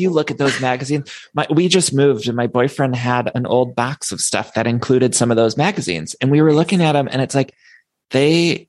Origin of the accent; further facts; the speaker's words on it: Ohio, United States; And I grew up in Ohio and the offices were in Columbus, Ohio, right?